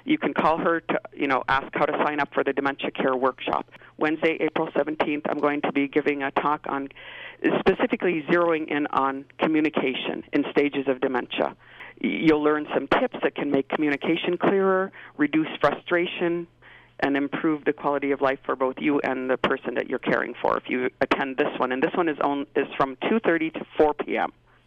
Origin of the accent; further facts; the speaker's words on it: Napakiak, Alaska, United States; now in Bethel, United States; I'm originally from Napakiak, and I've lived in Bethel for many years.